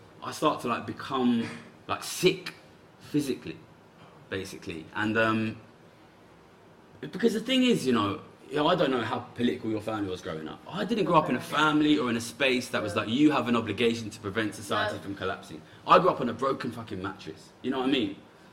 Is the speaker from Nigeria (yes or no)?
no; London, United Kingdom; now in Japan; And I grew up in London, and in a very multicultural area of London.